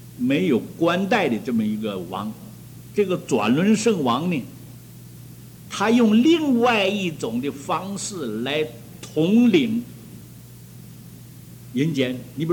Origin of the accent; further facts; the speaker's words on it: China; 我们尤其我们中国人不能随便发愿